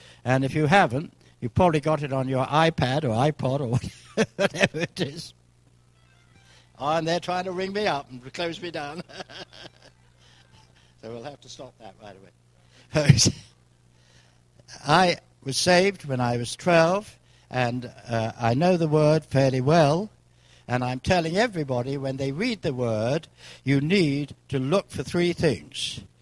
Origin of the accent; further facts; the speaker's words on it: England, United Kingdom; now in Ireland; Now, I'm from England.